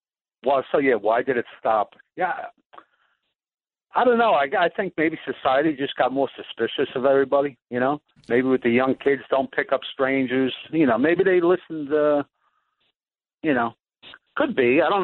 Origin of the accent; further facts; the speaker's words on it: Huntington, New York, United States; Well, I grew up on North Shore, Long Island. And so I was like 15, 14, 15, 16 in the mid-70s.